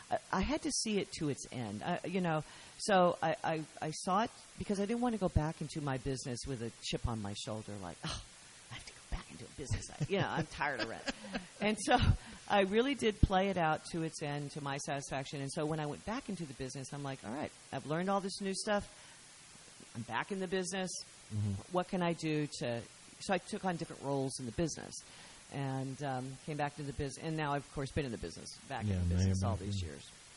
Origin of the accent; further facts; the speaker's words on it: Arkansas, United States; And because I'm from Arkansas